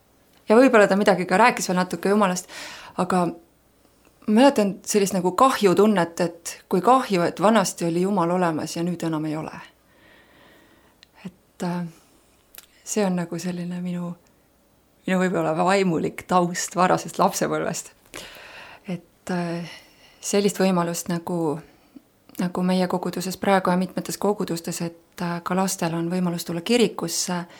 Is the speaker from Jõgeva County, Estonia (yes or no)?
no; Võru County, Estonia; Ma olen pärit Lõuna-Eestist või nagu mõned ütlevad Mägi-Eestist. Ja sündinud olen Võrus, aga üles olen kasvanud Võru lähedal. Sellises maakodus.